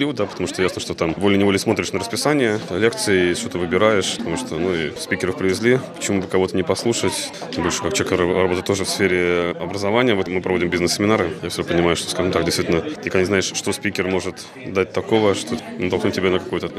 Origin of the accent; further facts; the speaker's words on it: Riga, Latvia; Я из Риги